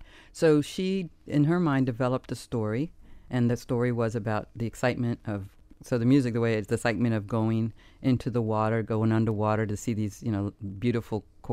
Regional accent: Key West, Florida, United States; I'm from Key West, yeah. Six generations.

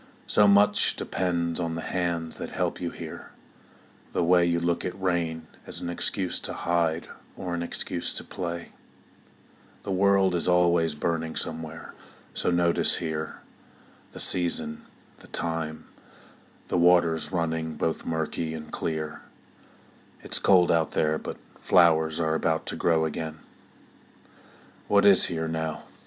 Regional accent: Maryland, United States; moved away as an adult; now in England; I am from Maryland, but currently live in England, southwest of London, with my wife and 3-month-old daughter.

